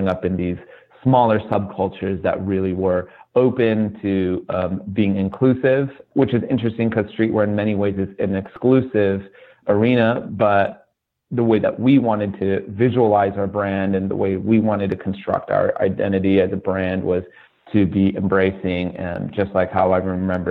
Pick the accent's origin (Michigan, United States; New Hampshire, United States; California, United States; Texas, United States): California, United States; So just growing up in the Southern California hardcore scene